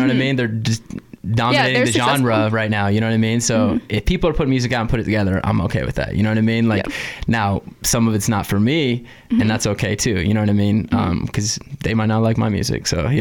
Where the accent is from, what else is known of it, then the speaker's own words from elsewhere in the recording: California, United States; cause I'm from California originally